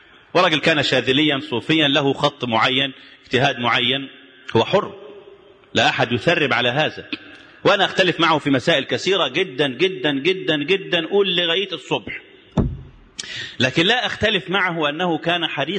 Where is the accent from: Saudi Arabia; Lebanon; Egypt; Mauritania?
Egypt; أنا مصري مسلم، مش راجل لا راجل بتاع علم ولا راجل متخصص ولا أي حاجة خالص، ولا أنا منضم لأي حزب من أحزاب الدنيا.